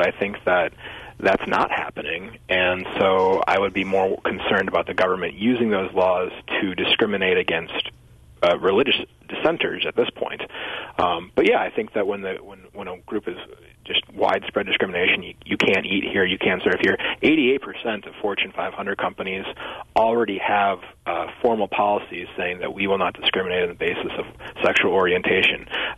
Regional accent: Wisconsin, United States; I grew up in Wisconsin from 1985 to 2003.

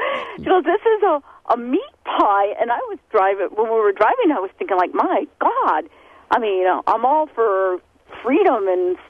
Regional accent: the South, United States; now in Wisconsin, United States; I am from the South and moved to northern Wisconsin

